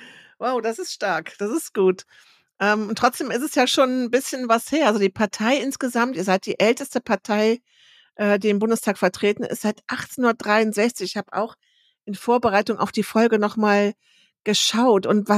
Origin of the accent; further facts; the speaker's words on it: Rhineland, Germany; ich komme ja aus dem Rheinland, also man hört das ja.